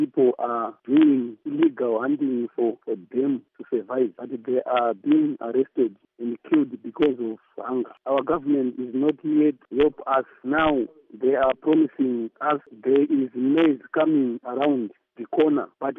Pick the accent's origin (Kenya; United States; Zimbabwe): Zimbabwe; Gokwe, Midlands; from Gokwe, Kavim constituency, Chief Sinchembo, Ward 3, Vumba.